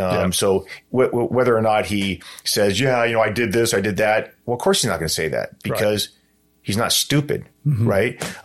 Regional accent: Ventura, California, United States; And then I grew up in Ventura, one of the areas I grew up

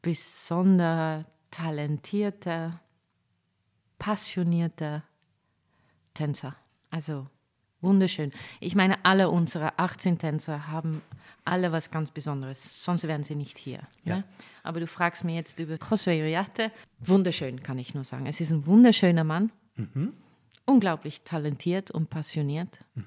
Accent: Netherlands; German is a second language; now in Germany; Holland, besser gesagt die Niederlande.

